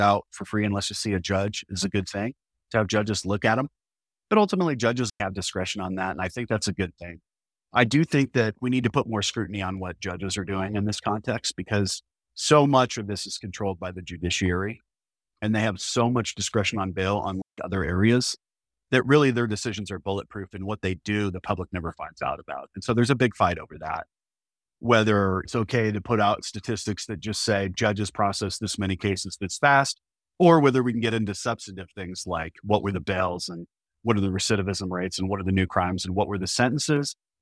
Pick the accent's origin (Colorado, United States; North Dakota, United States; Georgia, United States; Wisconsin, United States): Colorado, United States; You got my home state of Colorado putting out legislation